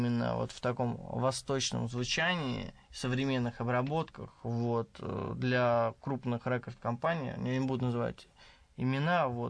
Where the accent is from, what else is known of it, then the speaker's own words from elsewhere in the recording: Moscow, Russia; born there; also born or lived in Lebanon; Да, у меня арабские крови из Ливана, вот я родился, правда, в Москве, но постоянно езжу туда, и там учился даже.